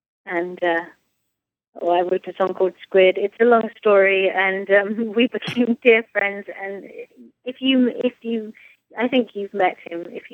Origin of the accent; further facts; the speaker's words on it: England, United Kingdom; now in Provincetown, United States; I'm from the south coast of England.